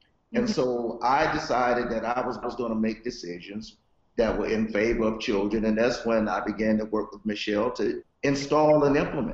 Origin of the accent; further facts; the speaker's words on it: North Carolina, United States; I grew up in North Carolina.